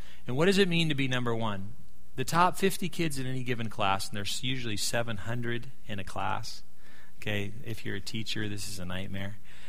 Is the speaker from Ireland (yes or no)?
no; Liberia; I was raised in Africa, in Liberia.